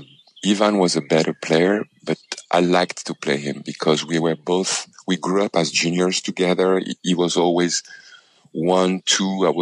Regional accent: Paris, Île-de-France, France; as a child growing up in Paris, in France, I actually stayed 1 year as a tennis student in Roland Garros

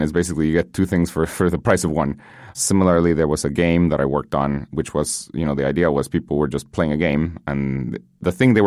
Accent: Guatemala; born or raised there; English is a second language

